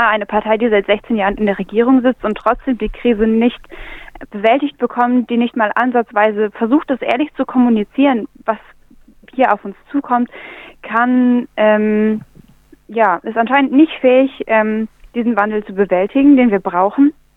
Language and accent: German; Leipzig, Saxony, Germany; Ich komme aus Leipzig.